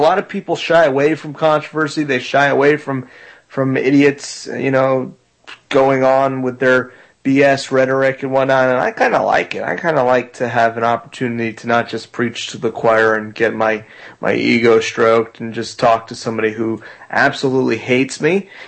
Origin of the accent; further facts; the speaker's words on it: Florida, United States; I grew up in South Florida, which is extremely diverse